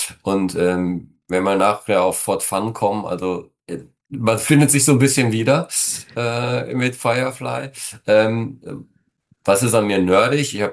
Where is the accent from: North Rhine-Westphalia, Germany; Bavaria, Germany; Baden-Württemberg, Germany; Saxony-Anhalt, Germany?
North Rhine-Westphalia, Germany; Essen; ich bin ja groß geworden in Essen, also im Ruhrgebiet.